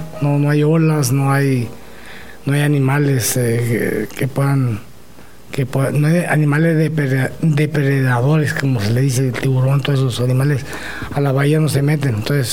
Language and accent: Spanish; Mulegé, Baja California Sur, Mexico; now in Rosarito, Mexico; Soy de Baja California Sur, de un pueblito que se llama Mulegé. Nací el 7 de enero de 1966.